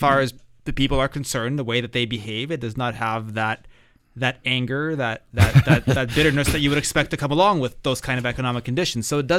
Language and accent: English; Toronto, Ontario, Canada; it's just how it was growing up in Toronto.